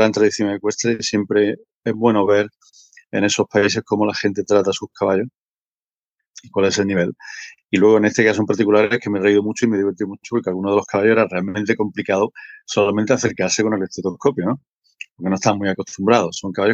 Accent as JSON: {"language": "Spanish", "region": "Andalusia", "country": "Spain", "said": "como andaluz me siento muy contento, muy orgulloso"}